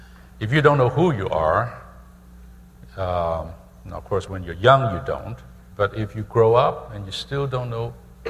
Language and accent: English; Hong Kong; moved away as an adult; also born or lived in China; now in United States; I was born in China. I grew up in Hong Kong